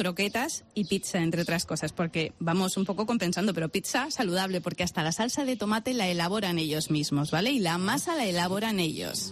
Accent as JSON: {"language": "Spanish", "town": "Bilbao", "region": "Basque Country", "country": "Spain", "lives_now": "Fuerteventura, Spain", "said": "Yo soy de Bilbao, aunque llevo muchos años en Fuerteventura."}